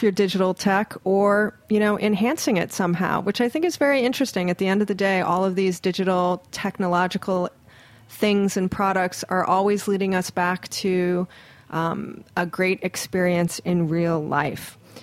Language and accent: English; Hawaii, United States; I'm from Hawaii, you know, so we're like Ohana